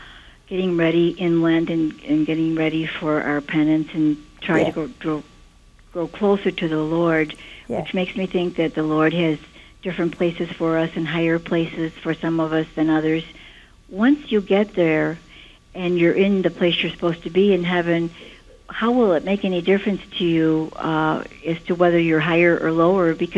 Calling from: Palos Heights, Illinois, United States; I'm from Palos Heights, Illinois, Mother.

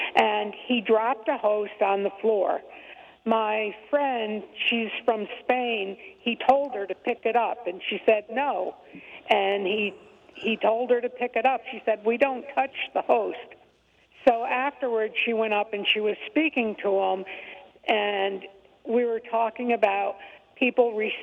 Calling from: New York, United States; I'm calling from upstate New York.

